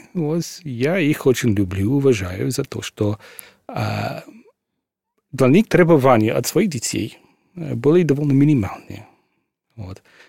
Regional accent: England, United Kingdom; now in Russia; хотя я родился в Англии, вырос в Великобритании, но все-таки я женился здесь. Все мои дети здесь родились. Я стал священником здесь.

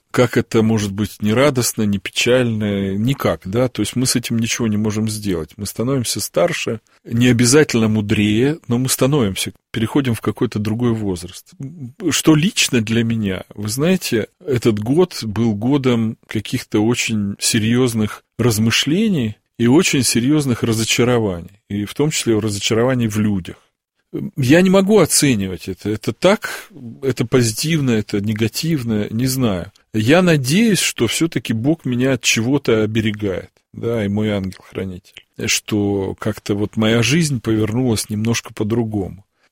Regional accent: Zaporizhzhia, Zaporizhzhia Oblast, Ukraine; also born or lived in Simferopol, Crimea; я родился в Крыму, в Симферополе. И вырос я на Украине, я вырос в Запорожье и в Запорожской области у меня бабушка жила.

